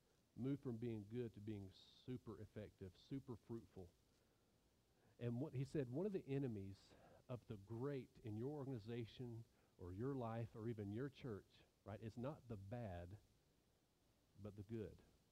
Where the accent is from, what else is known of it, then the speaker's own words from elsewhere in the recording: Georgia, United States; I'm thinking of growing up in North Georgia, going to Dahlonega and panning for gold, right?